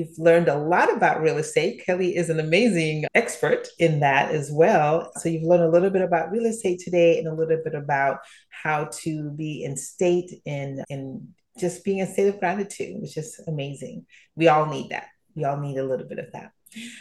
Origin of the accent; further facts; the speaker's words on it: Panama; So, I am from Panama originally.